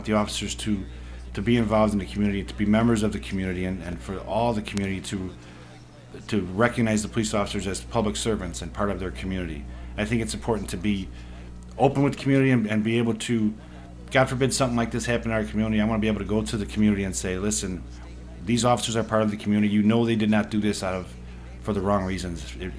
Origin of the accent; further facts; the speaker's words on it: Chicago, Illinois, United States; You know, I come from Chicago. I grew up in the 70s and 80s, and racial divide was obvious